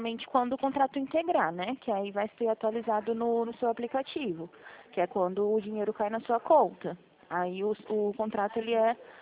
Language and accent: Portuguese; Presidente Prudente, São Paulo, Brazil; Eu sou de Presidente Prudente, São Paulo.